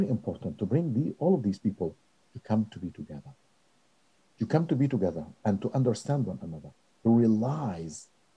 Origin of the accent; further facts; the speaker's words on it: Nazareth, Northern District, Israel; now in Jerusalem, Israel; Yes, I was born in Israel, in Nazareth.